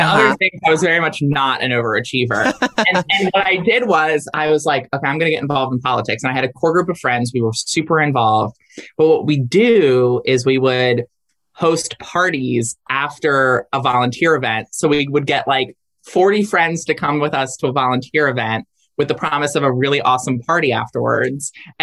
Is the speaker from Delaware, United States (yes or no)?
yes; Delaware, United States; one of the things that I always talk about when I talk about my love for my home state of Delaware is that we are a small state.